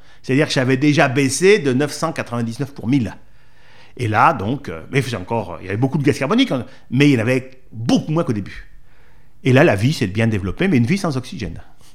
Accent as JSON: {"language": "French", "region": "Auvergne-Rhône-Alpes", "country": "France", "said": "il y a la Bretagne ou le Massif Central, je suis auvergnat"}